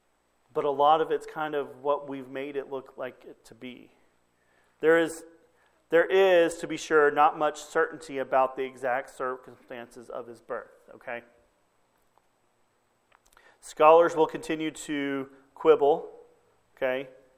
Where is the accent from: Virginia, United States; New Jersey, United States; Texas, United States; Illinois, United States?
Texas, United States; And growing up in Texas, we don't get a lot of looks of Christmas with the snow and everything